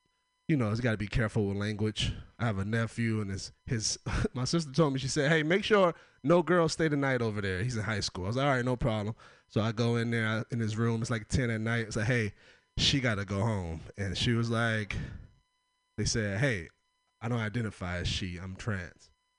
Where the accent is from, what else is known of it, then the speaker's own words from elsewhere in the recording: Oakland, California, United States; I'm from Oakland. If you ever been there, it's across the bridge. Real hood place